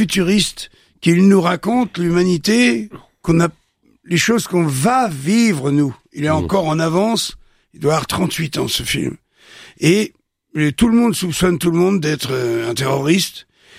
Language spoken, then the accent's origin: French; Fontaine-Luyères, Grand Est, France; born there; Moi, je suis né à Fontaine-Lui-Hier. Eh bien maintenant, sur ma carte d'identité, c'est marqué Charmont-sous-Barbuise. C'est le bled d'à côté qui était plus gros et qui, en fait, a absorbé Fontaine-Lui-Hier.